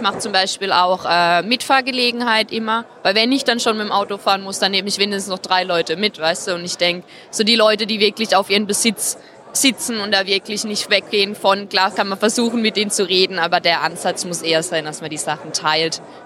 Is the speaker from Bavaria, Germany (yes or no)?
no; Karlsruhe, Baden-Württemberg, Germany; ich komme aus Karlsruhe eigentlich. Da ist auch schon ein bisschen mit dem Parken schlimm. Aber ich wohne natürlich nicht direkt in Karlsruhe, sondern in so einem Dörfchen vorne dran, wo jedes Haus 5 Parkplätze hat.